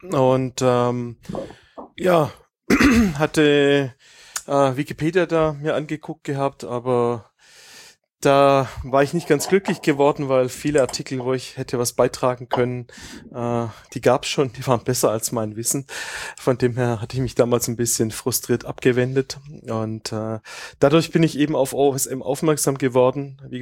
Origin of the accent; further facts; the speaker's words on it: Baden-Württemberg, Germany; ich komme ursprünglich aus dem Großraum Stuttgart.